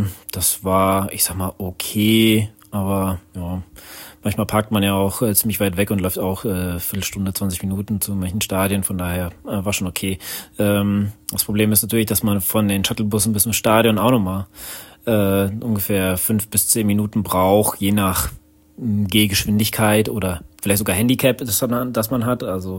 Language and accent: German; Rhineland-Palatinate, Germany; ich komme aus der Nähe von Koblenz, also hatte nicht ganz so weit nach Mainz, ungefähr eine Stunde.